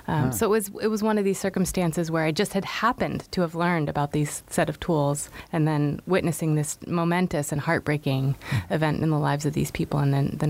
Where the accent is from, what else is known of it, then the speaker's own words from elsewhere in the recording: United States; And I felt an enormous responsibility as an American, as someone with education.